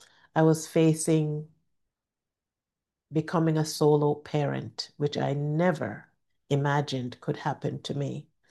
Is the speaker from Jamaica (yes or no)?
yes; Jamaica; as a little girl growing up in Jamaica